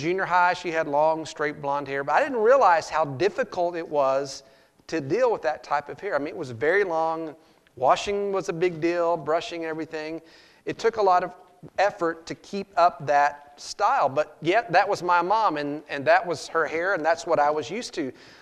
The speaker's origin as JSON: {"language": "English", "region": "Texas", "country": "United States", "tie": "born or raised there", "said": "And growing up in Texas, you know, and my mom"}